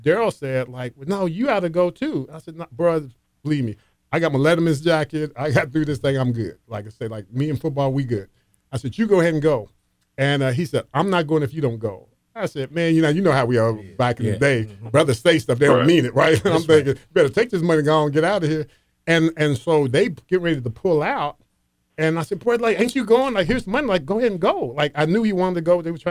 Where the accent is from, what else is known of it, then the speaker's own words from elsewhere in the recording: Louisville, Kentucky, United States; And even though I grew up in Louisville, you know, I used to say I was bi-coastal because I spent the summers in on 37 Broadway and I spent the rest of my time out in Newburgh.